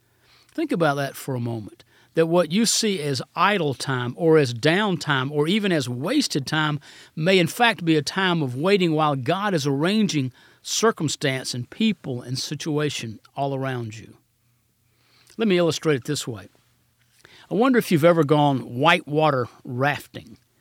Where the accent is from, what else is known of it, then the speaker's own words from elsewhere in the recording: Rome, Georgia, United States; When I was a teenager growing up in First Baptist Rome, Georgia